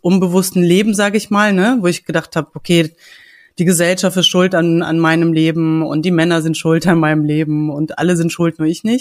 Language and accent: German; Hanover, Lower Saxony, Germany; ich komme aus Hannover, ich bin mittlerweile 44